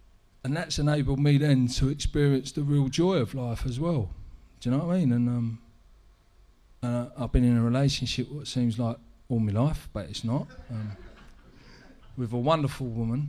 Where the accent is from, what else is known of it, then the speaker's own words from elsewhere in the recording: Islington, London, United Kingdom; when I was growing up, I grew up in Islington.